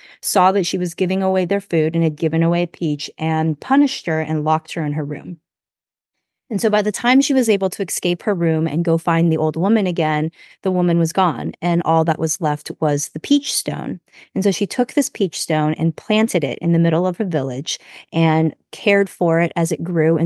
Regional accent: United States; Like I grew up here, so I'm very American.

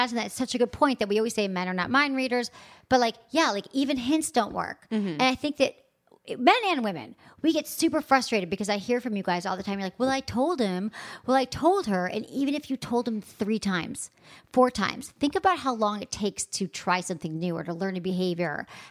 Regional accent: Michigan, United States; Fellow Michigander. That's what she meant by that. We're both from Michigan.

